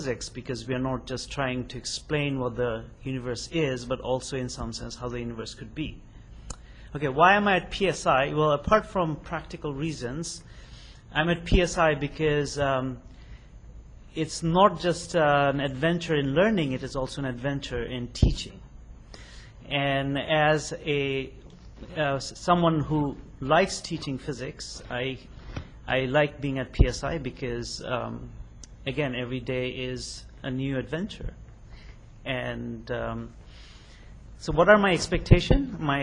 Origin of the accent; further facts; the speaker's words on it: Nigeria; I'm from Nigeria, of course.